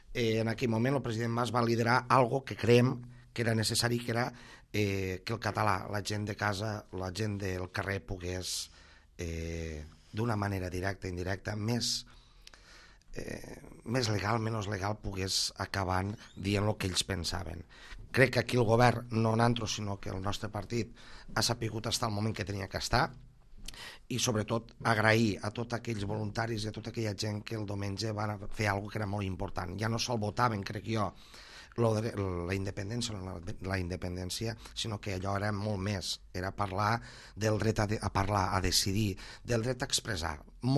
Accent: Catalonia, Spain; sinó com a català i com a gent de casa, el procés ha sigut un èxit

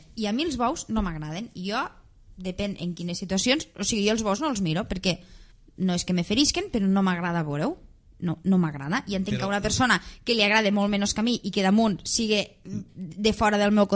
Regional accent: Catalonia, Spain; jo sóc tan catalana com vostè

